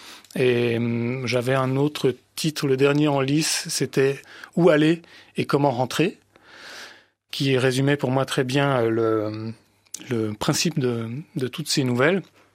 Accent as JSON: {"language": "French", "region": "Romandy", "country": "Switzerland", "said": "on est suffisamment bien placé en tant que Suisse romand pour s'entendre dire qu'on ne parle pas tout à fait français."}